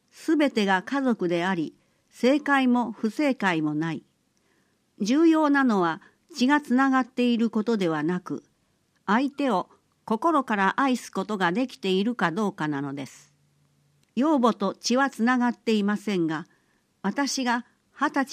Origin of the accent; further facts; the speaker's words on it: Iran; now in Japan; 私はイラン出身であることに間違いはありません。